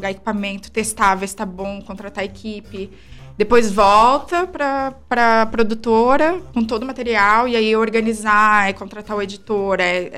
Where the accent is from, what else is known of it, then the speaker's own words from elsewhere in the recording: Criciúma, Santa Catarina, Brazil; accent: Criciúma; also born or lived in Florianópolis; É, não, eu cresci aqui em Criciúma e voltei pra Floripa. E sempre fico no limbo, tipo, da onde que eu sou e acabo falando Floripa porque foi onde eu nasci. Mas eu realmente, o meu sotaque é de Criciúma.